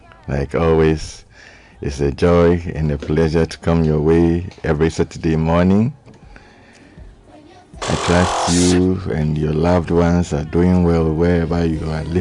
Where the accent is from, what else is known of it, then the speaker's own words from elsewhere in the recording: Ghana; Generally, and romantic love specifically, as Ghanaian men and as Ghanaian women. Is there anything unique to us, or we are just like anybody else anywhere in the world?